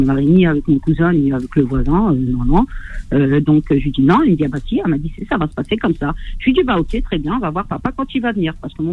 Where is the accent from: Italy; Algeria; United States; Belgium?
Algeria; Kabylie; Je sais qu'on va pas chez nous en Kabylie.